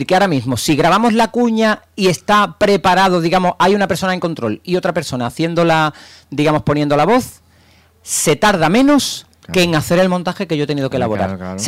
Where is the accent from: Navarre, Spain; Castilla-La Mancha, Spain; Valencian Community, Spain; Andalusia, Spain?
Andalusia, Spain; Bueno, provincia de Cádiz, sí, yo estoy muy orgulloso de ser provincia de Cádiz.